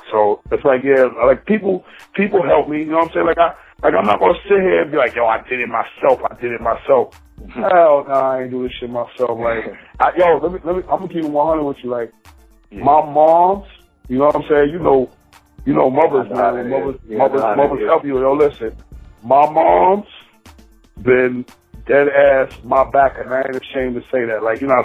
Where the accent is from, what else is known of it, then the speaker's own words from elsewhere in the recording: Harlem, New York, United States; Because I got haters. I'm from Harlem. I got the best haters in the world, B.